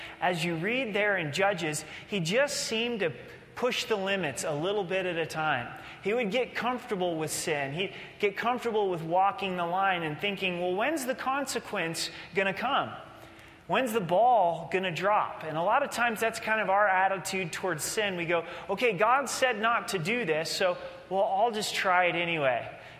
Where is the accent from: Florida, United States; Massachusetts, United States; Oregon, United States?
Oregon, United States; And especially growing up in Oregon, you know, so dad's got his little old timer